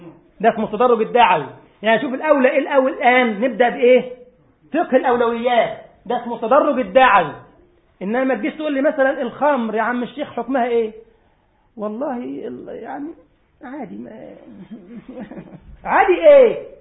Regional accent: Egypt; والله طبعا كلمة يا واد عندنا في مصر يعني كلمة حب، يعني مش كلمة انتقاص.

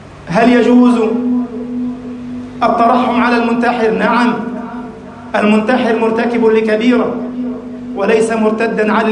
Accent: Egypt; واجعل بلدنا مصر أمناً أماناً، سخاءً رخاءً، وسائر بلاد المسلمين.

